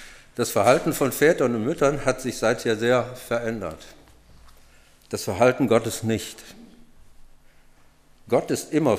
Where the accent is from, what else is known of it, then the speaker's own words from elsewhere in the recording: Bayreuth, Bavaria, Germany; also born or lived in Silesia / Saxony; Und ich bin ja im Krieg groß geworden, 1941 geboren und dann von Schlesien über Sachsen nach Bayreuth gelangt.